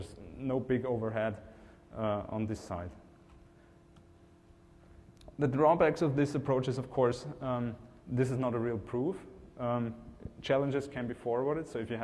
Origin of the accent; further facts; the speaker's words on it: Austria; Because we're from Austria, downloading BitTorrents is illegal as well, kind of.